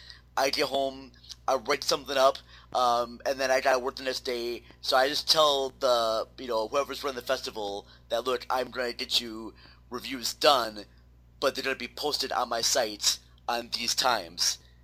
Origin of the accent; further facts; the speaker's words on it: Minnesota, United States; They're just, you know, local ones here in my home state of Minnesota.